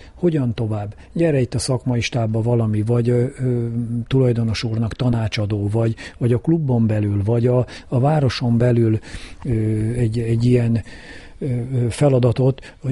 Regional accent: Kecskemét, Bács-Kiskun, Hungary; a kecskeméti lakosokra, nem csak azért, mert itt születtem ugye a városközpontban, itt nőttem fel a egyik városrészben, ugye a Széchenyi városba

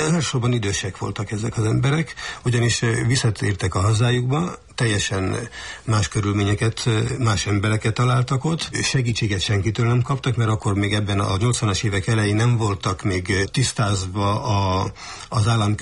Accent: Hungary; now in Greece; Én ott is magyar vagyok Görögországban.

